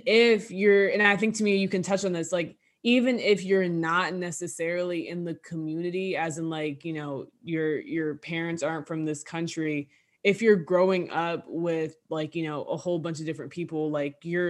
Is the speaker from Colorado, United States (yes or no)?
no; New Jersey, United States; obviously we're from Jersey and we think that we talk regular, but we meet other people from different parts of the country. People think we talk crazy.